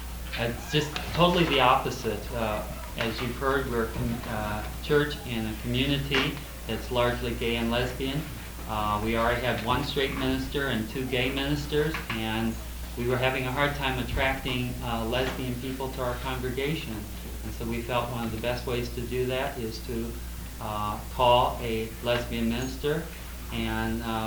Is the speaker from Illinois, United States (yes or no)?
yes; Peoria, Illinois, United States; I'm from Peoria, Illinois, where I was born and grew up.